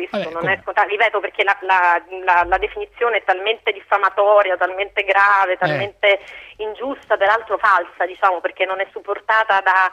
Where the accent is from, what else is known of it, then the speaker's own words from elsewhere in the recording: Conversano, Apulia, Italy; Castellana, ma sono di Conversano.